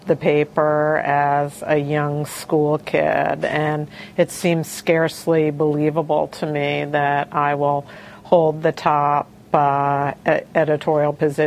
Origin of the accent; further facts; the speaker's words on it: New York City, New York, United States; I grew up here in Manhattan, and the New York Times was worshipped in my family, and what the Times said was true was the truth.